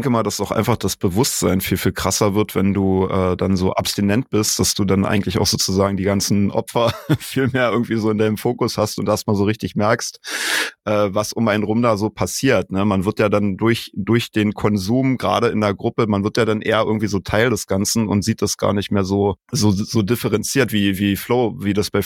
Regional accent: Forst, Brandenburg, Germany; Ich komme ja eigentlich aus Forst, also Tom auch.

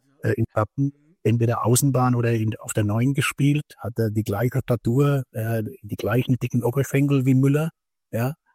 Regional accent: Elsenfeld, Bavaria, Germany; mein Heimatort ist Elsenfeld

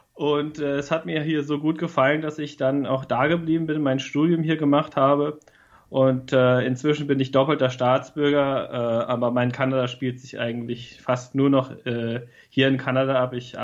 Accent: Heidelberg, Baden-Württemberg, Germany; Es macht eigentlich nicht so viel Sinn, weil ich bin in Heidelberg aufgewachsen.

